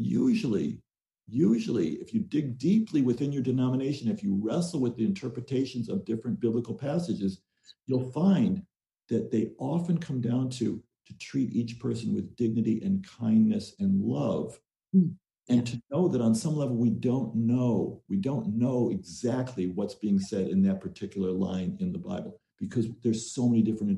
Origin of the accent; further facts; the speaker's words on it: Detroit, Michigan, United States; So I know growing up in Detroit, in a fairly safe, you know, country